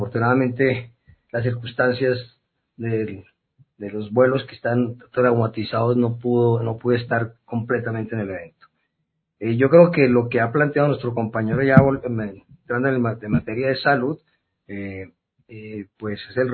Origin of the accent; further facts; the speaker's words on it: Pasto, Nariño, Colombia; como buen pastuso